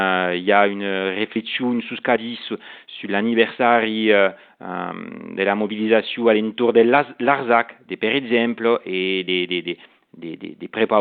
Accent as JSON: {"language": "French", "region": "Occitanie", "country": "France", "said": "Un peu une langue familiale. Je suis de Marcourigna, un village petit à côté de Narbonne, et la langue est présente encore dans ma famille, dans le côté de mon belle-père et de ma mère à le village."}